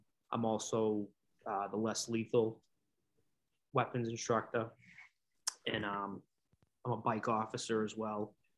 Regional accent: Winthrop, United States; I have a younger brother, 2 years younger than me, who was also born and raised in Winthrop.

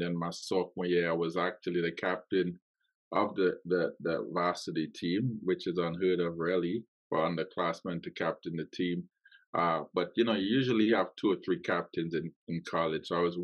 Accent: Trinidad & Tobago; So I was born in Trinidad and Tobago.

